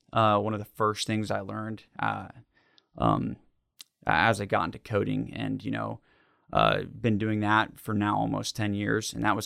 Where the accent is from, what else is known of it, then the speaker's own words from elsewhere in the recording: Havre de Grace, Maryland, United States; born there; also born or lived in New Zealand; now in Lexington, United States; But I was born in Havre de Grace, Maryland, small town outside of Baltimore. And then we moved around the world, even to the opposite side in New Zealand.